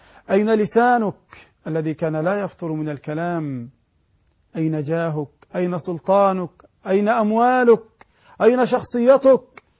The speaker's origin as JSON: {"language": "Arabic", "country": "Egypt", "said": "والحمد لله عندنا في مصر يا أختنا كثير من الأخوات يحفظن القرآن"}